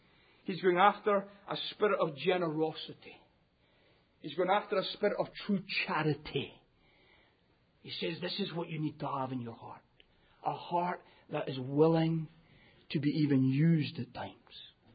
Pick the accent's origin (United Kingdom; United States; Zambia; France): United Kingdom; Scotland; And I confess to you, as a Scotsman, this one starts to just make it too painful.